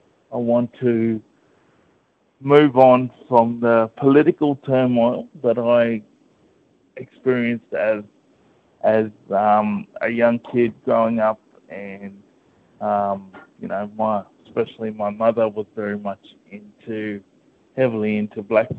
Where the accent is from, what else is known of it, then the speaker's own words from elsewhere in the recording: Mackay, Queensland, Australia; also born or lived in Brisbane; as a young Indigenous man, I've only really experienced Queensland. So I was born in Brisbane and I was in a young dance troupe growing up in Serena, up in North Mackay